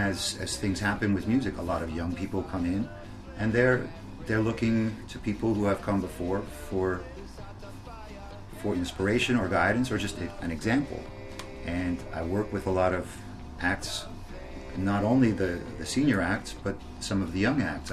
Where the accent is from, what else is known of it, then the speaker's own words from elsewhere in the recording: Toronto, Ontario, Canada; Growing up in Toronto, there was a large Jamaican community, and I was exposed to a lot of this music.